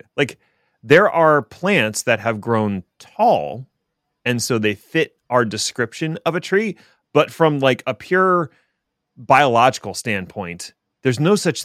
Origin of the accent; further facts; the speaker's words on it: East Coast, United States; And we come from the East Coast. We got a nice vein of rich sarcasm.